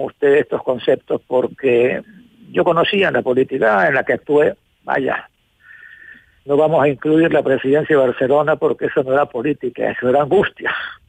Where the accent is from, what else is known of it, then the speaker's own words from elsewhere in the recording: Ecuador; realmente nos llama a una profunda reflexión como ecuatorianos.